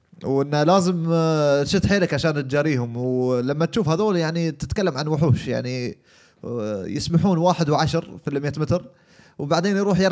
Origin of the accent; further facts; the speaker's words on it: Qatar; ان شاء الله اني امثل بلادي قطر في اكبر المحافل